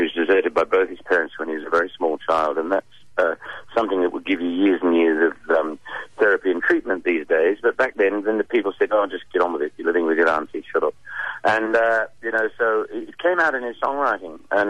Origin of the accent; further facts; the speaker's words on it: England, United Kingdom; now in Australia; Well, being a Pom originally, you see, I think they see it as an Australian production with a British...